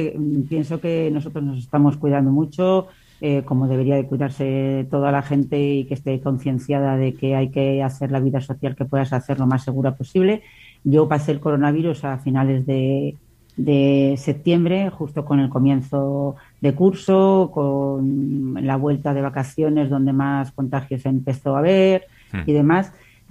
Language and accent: Spanish; Santoña, Cantabria, Spain; born or raised there; also born or lived in Villafruela